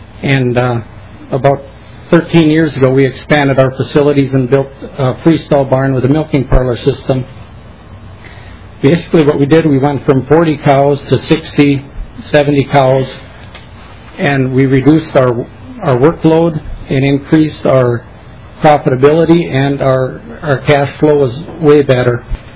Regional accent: Albany, Minnesota, United States; from Central Minnesota by Albany, Stearns County.

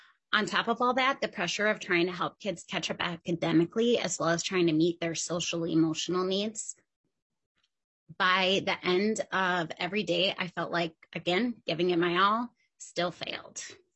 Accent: Richfield, Minnesota, United States; I grew up in Richfield, so just a few blocks away from the South Education Center.

